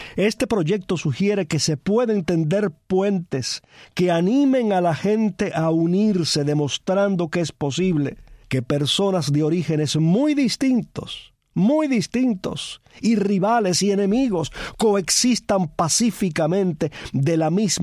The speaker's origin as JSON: {"language": "Spanish", "town": "Palma Soriano", "region": "Santiago de Cuba", "country": "Cuba", "said": "si usted es un guajiro de Holguín, yo soy un guajiro de Palma Soriano."}